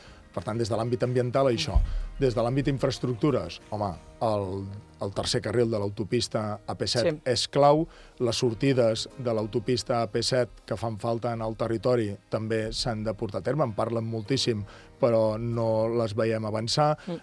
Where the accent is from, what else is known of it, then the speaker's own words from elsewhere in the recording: Catalonia, Spain; jo aquestes terres me les estimo molt, però jo sóc del Camp de Tarragona